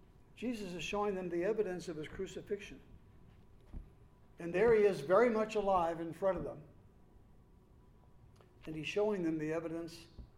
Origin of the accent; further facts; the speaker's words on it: Missouri, United States; born there; And if you want to ascribe that to the fact that I was born in Missouri, you can.